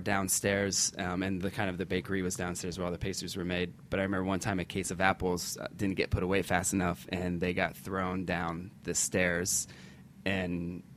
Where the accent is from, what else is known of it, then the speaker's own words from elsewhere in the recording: Seymour, Indiana, United States; I grew up in southern Indiana, in Seymour, Indiana.